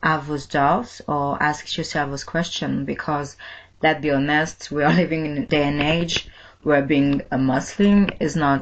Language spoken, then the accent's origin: English; France; also born or lived in Mali; when I was growing up, I had in France, so I'm originally from Mali, and I left my country as a child.